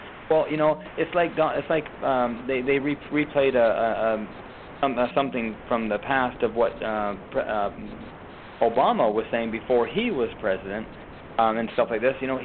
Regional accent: Canada; I'm from Canada, and I know there's only 50 states

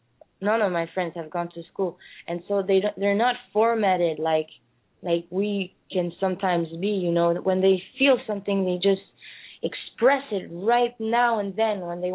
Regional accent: Samois-sur-Seine, Île-de-France, France; English is a second language; That's Samois-sur-Seine. It's not too far from Fontainebleau, which is close from Paris.

